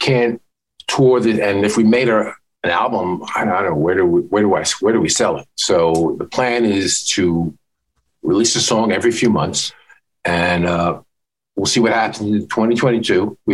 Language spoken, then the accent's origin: English; New York City, New York, United States; now in Hudson Valley, United States; I'm born and raised in New York City. I've written songs about New York. I never thought I would live anywhere else.